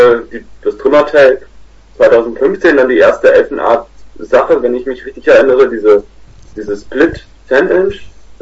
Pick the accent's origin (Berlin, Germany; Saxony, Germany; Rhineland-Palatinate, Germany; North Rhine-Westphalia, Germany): North Rhine-Westphalia, Germany; Dinslaken; Ich komme halt aus dem Westen. Dienstlaken, NRW.